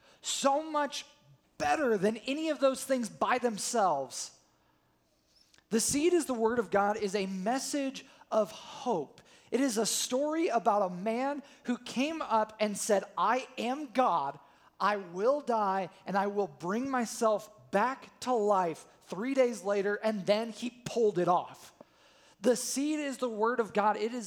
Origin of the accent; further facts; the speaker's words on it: Colorado, United States; But growing up in Colorado, there was wheat fields everywhere, like all over the place.